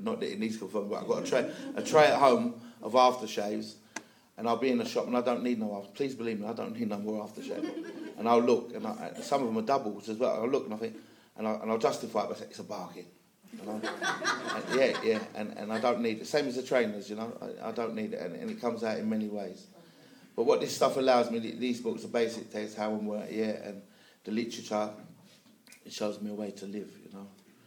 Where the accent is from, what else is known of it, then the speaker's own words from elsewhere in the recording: Hackney, London, United Kingdom; now in Clevedon, United Kingdom; I come from Northeast London originally, a place called Hackney. But I live in a place called Clevedon, which is in between Western Supermare and Bristol.